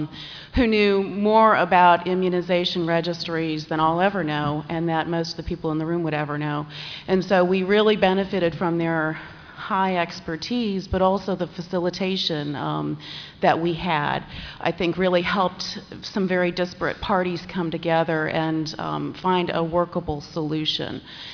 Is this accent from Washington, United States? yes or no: no; Houston, Texas, United States; I'm from Houston.